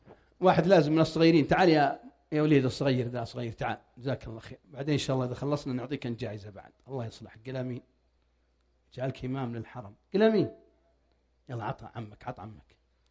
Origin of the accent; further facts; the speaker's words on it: Riyadh, Riyadh Province, Saudi Arabia; وعندكم ما في صيف، عندنا في الرياض 51 درجة حرارة.